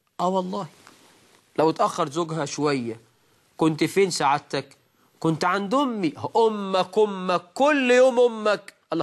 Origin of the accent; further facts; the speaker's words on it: Egypt; ده مثل عندنا في مصر.